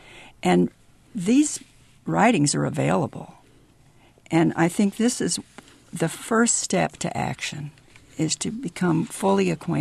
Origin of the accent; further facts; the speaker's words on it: East St. Louis, Illinois, United States; I grew up in East St. Louis, mm-hmm. Illinois, and I attended Catholic parochial schools.